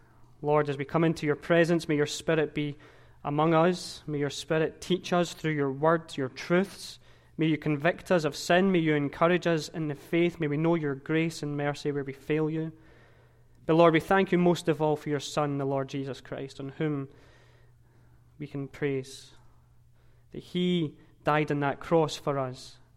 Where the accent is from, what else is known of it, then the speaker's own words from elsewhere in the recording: Glasgow, Scotland, United Kingdom; I'm from Glasgow, Scotland